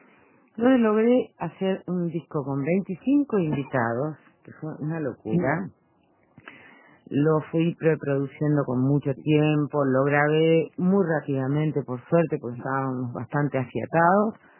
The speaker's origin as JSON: {"language": "Spanish", "town": "Villaguay", "region": "Entre Ríos", "country": "Argentina", "tie": "born or raised there", "said": "Voy a ir a mi pueblo, a Villaguay, a Entre Ríos, a dar un concierto"}